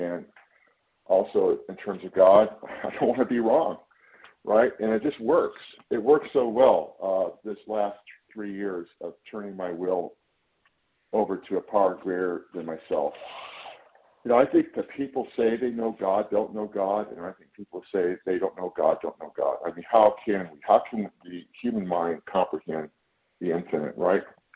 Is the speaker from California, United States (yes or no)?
yes; California, United States; I'm from California